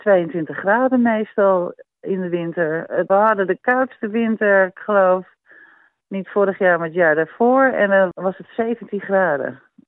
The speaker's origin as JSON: {"language": "Dutch", "town": "Haarlem", "region": "North Holland", "country": "Netherlands", "also_born_or_lived": "Amsterdam", "moved": "yes", "lives_now": "Australia", "said": "En ik kom natuurlijk uit Haarlem en Amsterdam."}